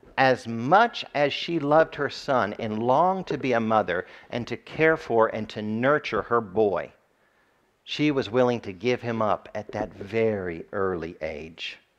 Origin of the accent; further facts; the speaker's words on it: United States; I think that's because I'm an American through and through.